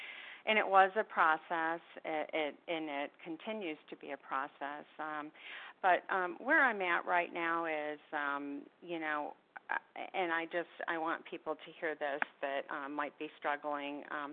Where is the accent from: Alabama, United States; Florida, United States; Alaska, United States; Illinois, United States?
Florida, United States; I'm from Florida, recovered, grateful, compulsive overeater.